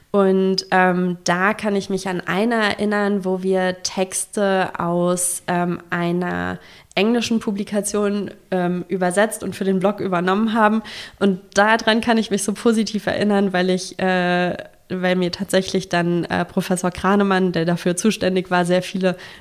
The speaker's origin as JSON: {"language": "German", "region": "West Germany", "country": "Germany", "lives_now": "Erfurt, Germany", "said": "als Westdeutsche, die nach Erfurt gezogen ist"}